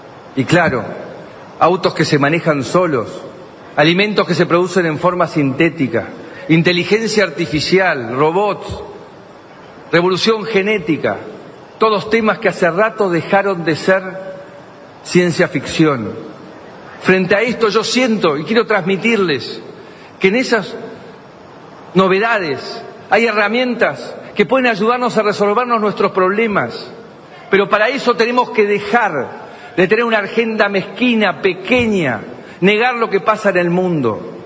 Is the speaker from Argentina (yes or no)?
yes; Argentina; Cada vez que veo que somos millones los argentinos que creemos en lo que estamos haciendo, que creemos que el cambio es posible.